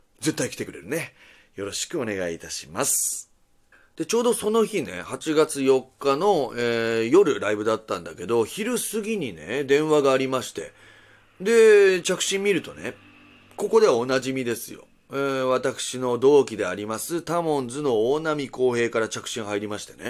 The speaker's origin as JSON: {"language": "Japanese", "region": "Nagasaki", "country": "Japan", "said": "長崎いたらしいのよ、俺の出身地である長崎県に。"}